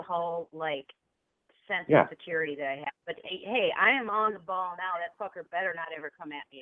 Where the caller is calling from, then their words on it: Michigan, United States; from Michigan.